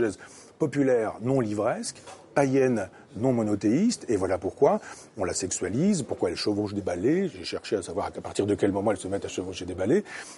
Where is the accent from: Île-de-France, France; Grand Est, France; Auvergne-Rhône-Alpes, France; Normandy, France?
Normandy, France; quand moi je connais bien ma campagne, ma campagne normande, mon village natal où j'ai ma maison